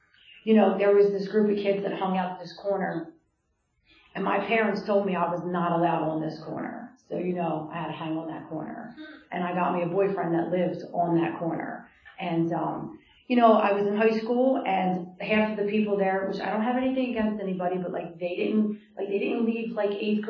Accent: Philadelphia, Pennsylvania, United States; I'm born and raised in Philly. I'm a middle child.

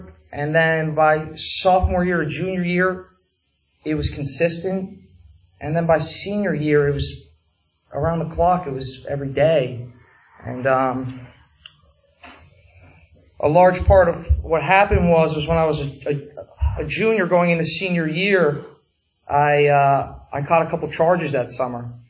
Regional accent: Coopersburg, Pennsylvania, United States; I live right down the street. I don't live very far from here. I grew up in Coopersburg

